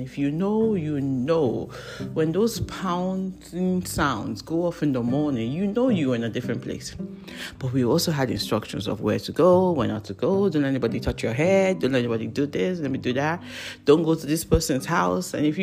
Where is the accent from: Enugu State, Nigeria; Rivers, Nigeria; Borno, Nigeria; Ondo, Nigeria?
Ondo, Nigeria; Idoani; In Idoani, I am from Ishewa quarters. My family … is quite known, quite respected, quite awesome.